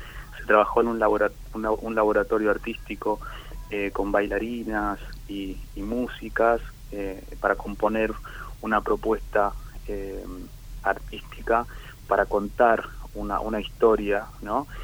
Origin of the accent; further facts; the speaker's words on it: Argentina; Yo entiendo que como argentinos tenemos como una deuda pendiente